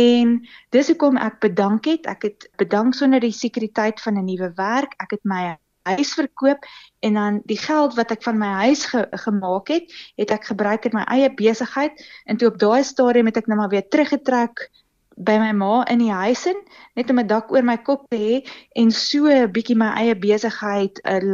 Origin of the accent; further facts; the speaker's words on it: Kempton Park, Gauteng, South Africa; also born or lived in Pretoria; Ek was gebore in Pretoria, so ek moet erken ek is 'n Bluebell ondersteuner. En dan van daar af het ek skool gegaan in Kempton Park en toe weer teruggetrek na die Pretoria omgewing toe